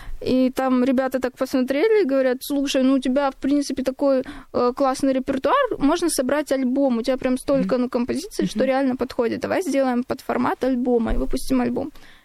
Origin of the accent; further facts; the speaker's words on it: Russia; born there; горжусь тем, что я гречанка по происхождению, но я безумно счастлива и также горжусь тем, что я проживаю и родилась в России.